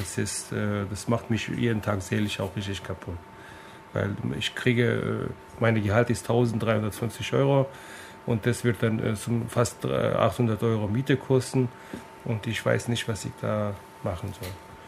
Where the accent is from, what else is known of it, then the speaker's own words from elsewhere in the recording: Berlin, Germany; Ich lebe seit 40 Jahren hier in Kreuzberg und Kreuzberg ist meine Heimat. Und es ist wirklich bei mir so seelisch. Es ist schwer, dass ich so dann aus Kreuzberg raus muss. Also ich war 10 Jahre gewesen, als ich hier nach Kreuzberg kam und jetzt bin ich 50